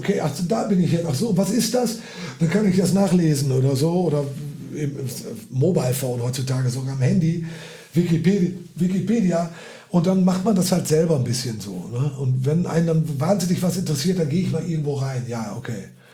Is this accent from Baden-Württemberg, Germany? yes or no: no; North Rhine-Westphalia, Germany; born there; Aber ich bin doch geborener Westfale.